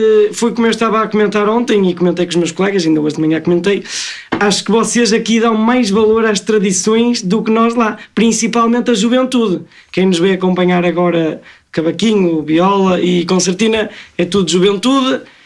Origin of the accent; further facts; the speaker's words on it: North, Portugal; É a moda de Portugal, é assim. Temos que ser fortes. Somos do Norte, temos que ser fortes.